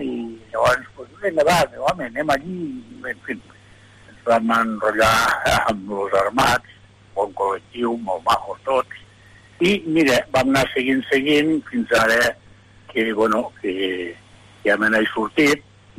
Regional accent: Lleida, Catalonia, Spain; also born or lived in Seròs; vaig néixer a Seròs el 23 del 3 del 39. I llavors ja de petitet ja vam vindre aquí a Lleida.

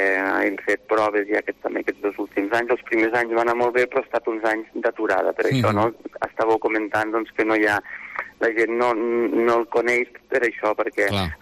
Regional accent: Organyà, Catalonia, Spain; also born or lived in Barcelona / Germany; Jo soc d'Organyà, originari, amb el qual també jo he viscut al Pirineu des que era petit, que aleshores vaig marxar, vaig estudiar a Barcelona, vaig estudiar Química, després vaig marxar a Alemanya i al tornar pues, vaig estudiar Enologia a Tarragona.

